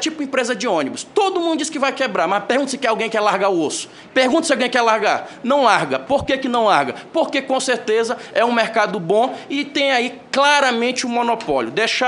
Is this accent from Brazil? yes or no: yes; Imperatriz, Maranhão, Brazil; now in Brasília, Brazil; quando eu venho lá do meu estado, de Imperatriz para cá